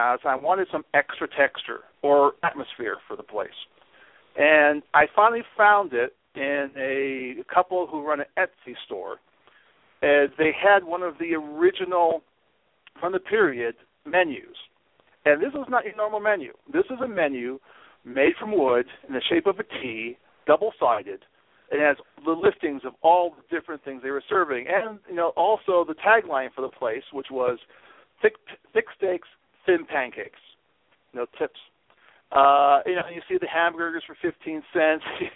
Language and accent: English; Los Angeles, California, United States; One, I grew up in Los Angeles, and I have all these fond memories of places that are just no longer there.